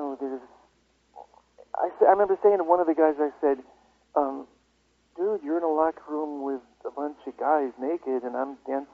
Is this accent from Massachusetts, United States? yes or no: yes; Adams, Massachusetts, United States; I grew up in Adams, Massachusetts in the Berkshires, this small little town of 9,000 people, and I happened to be a big jock.